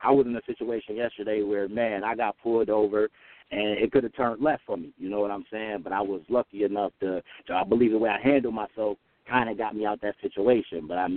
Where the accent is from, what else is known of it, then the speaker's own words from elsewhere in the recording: Buffalo, New York, United States; I'm from Buffalo, New York, which is like 6 hours away from the city of New York, so I was influenced by it all.